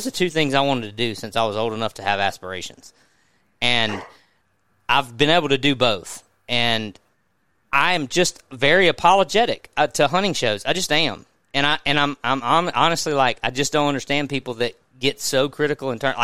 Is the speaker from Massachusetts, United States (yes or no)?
no; Mississippi, United States; What it was for me is I grew up in Mississippi, and I lived … not the band.